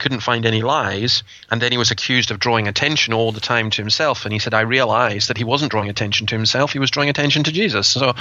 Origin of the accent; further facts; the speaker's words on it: Scotland, United Kingdom; So I'm Scottish, and there's a word we use called throne.